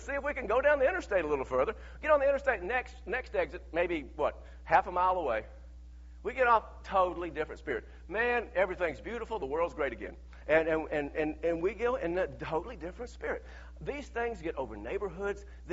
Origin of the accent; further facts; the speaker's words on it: Lafayette, Georgia, United States; I'm from Lafayette, Georgia. You roll your window down and talk to people.